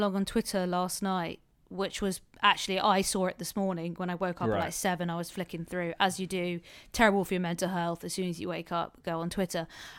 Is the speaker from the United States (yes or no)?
no; England, United Kingdom; And then there's the loser's mentality that we as English football fans, as QPR fans, are so used